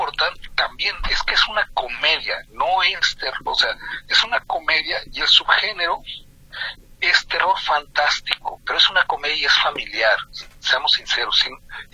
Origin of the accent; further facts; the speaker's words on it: Mexico; Somos mexicanos, tenemos de los dos, queramos o no, así de fácil.